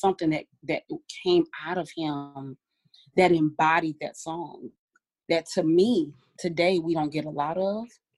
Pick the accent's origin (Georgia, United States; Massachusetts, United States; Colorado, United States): Colorado, United States; Because in the city I was in, I'm from Colorado.